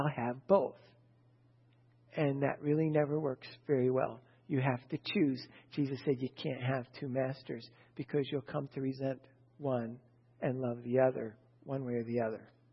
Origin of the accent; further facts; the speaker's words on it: United States; born there; could very well have been a pastor in every country, not just America. I happen to be born here.